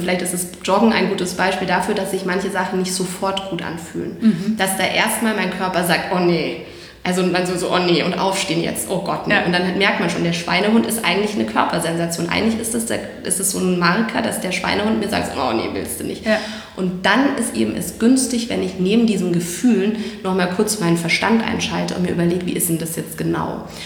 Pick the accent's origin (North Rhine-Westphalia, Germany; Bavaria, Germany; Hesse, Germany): Bavaria, Germany; Munich; will ich als Münchner Grantler hier durchs Leben gehen